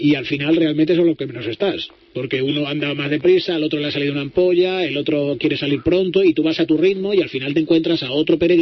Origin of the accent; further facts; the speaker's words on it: Carrión de los Condes, Castile and León, Spain; te encuentras con Fromista o con Carrión de los Condes, que es mi tierra